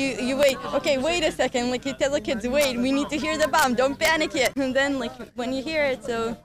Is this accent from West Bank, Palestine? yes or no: yes; Shiloh, West Bank, Palestine; I'm from Shiloh.